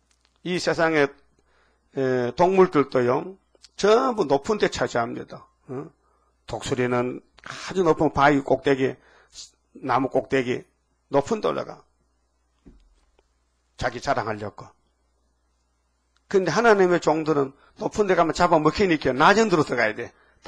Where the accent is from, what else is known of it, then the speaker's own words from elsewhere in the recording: North Gyeongsang, South Korea; 난 경상북도에서 왔지.